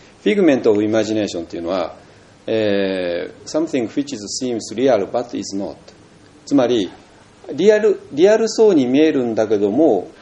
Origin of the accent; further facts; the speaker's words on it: Tokyo, Japan; born there; にはね、何十年間の歴史があって、東京の生まれて、ね、父親と母親はこういう名前で、なんとか大学を卒業して